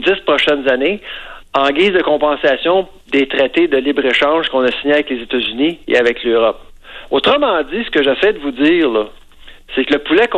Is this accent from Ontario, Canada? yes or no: no; Quebec, Canada; Puis moi, je viens des cantons de l'Est